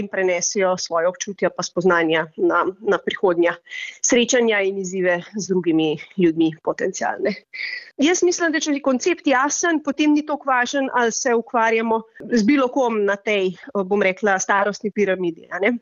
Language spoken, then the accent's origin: Slovenian; Kranj, Upper Carniola, Slovenia; moved away as an adult; now in Finland; Po rodu sem Kranjčanka